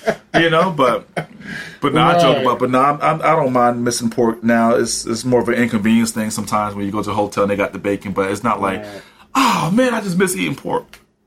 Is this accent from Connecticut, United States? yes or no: yes; Connecticut, United States; I'm from Connecticut. My grandmother was raised in the South